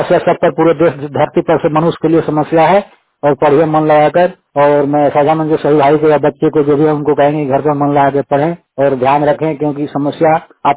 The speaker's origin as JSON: {"language": "Hindi", "region": "Jharkhand", "country": "India", "tie": "born or raised there", "said": "मैं झारखंड पलामू डिस्ट्रिक्ट के निवासी हूँ। मैं भी गांव तुकबेरा से थोड़ी सी हाफ किलोमीटर दूरी पर हूँ।"}